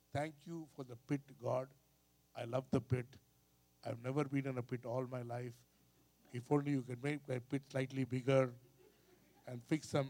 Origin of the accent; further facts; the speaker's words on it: India; You know, I'm from India. Indians are very spiritual. Very, very spiritual.